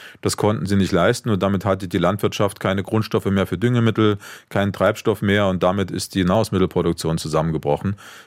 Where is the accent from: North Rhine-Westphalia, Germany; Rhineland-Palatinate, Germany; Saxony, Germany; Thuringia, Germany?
Saxony, Germany; Leipzig; Ich war begeistert von dem, was da am 9. Oktober in meiner Heimatstadt Leipzig passiert ist